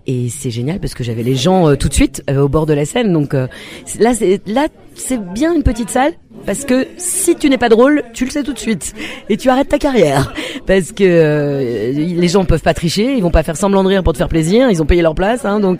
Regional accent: Argenteuil, Île-de-France, France; je parle de vraiment de comment j'ai grandi, où j'ai grandi. Je viens d'Argenteuil et je raconte tout ça aux gens.

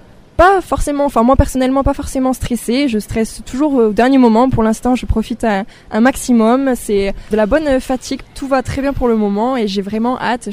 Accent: Bergerac, Nouvelle-Aquitaine, France; Je suis née à Bergerac. J'y étais aussi au lycée. J'y ai vécu pendant quasiment 20 ans. Et puis j'ai suivi donc mes études ensuite à Périgueux en licence de droit.

